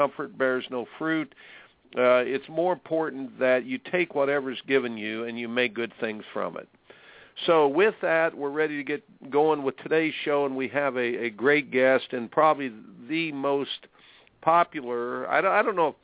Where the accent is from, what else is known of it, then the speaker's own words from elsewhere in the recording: Indianapolis, Indiana, United States; Growing up in Indianapolis myself, Dwayne Clee, he was one of those guys in tennis.